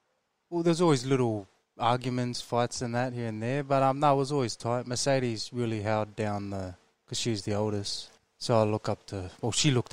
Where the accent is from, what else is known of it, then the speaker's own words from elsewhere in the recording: Logan, Queensland, Australia; We lived in housing commission in Logan Lea.